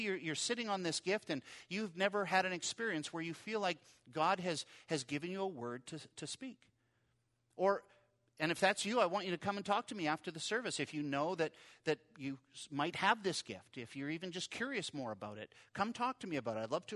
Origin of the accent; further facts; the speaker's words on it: Regina, Saskatchewan, Canada; See, when I was growing up in Regina, we drove by once the Canadian Bible College where I ended up going